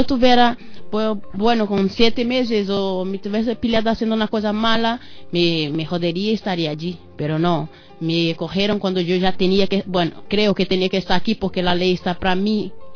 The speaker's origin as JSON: {"language": "Spanish", "country": "Brazil", "second_language": "Spanish", "lives_now": "Spain", "said": "te digo que soy de Brasil y que muchos españoles van ahí de vacaciones"}